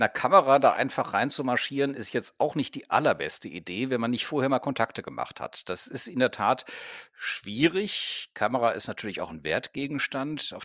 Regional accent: Cologne, North Rhine-Westphalia, Germany; Ich komme aus Köln. Wir haben beispielsweise den Kölnberg, wir haben Chorweiler und viele andere Bereiche

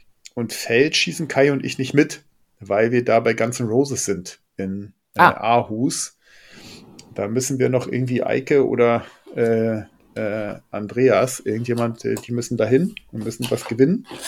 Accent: Brandenburg, Germany; Also ich komme ursprünglich aus der Lausitz bei Brandenburg dort

